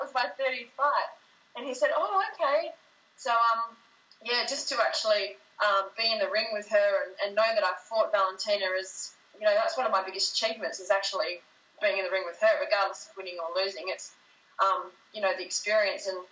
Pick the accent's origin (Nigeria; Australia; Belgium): Australia; But I think for me as an Australian, we're so laid back here